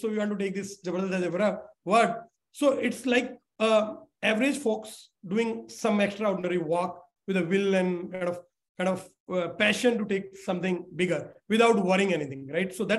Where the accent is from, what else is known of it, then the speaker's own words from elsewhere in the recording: Haryana, India; So I come from Haryana.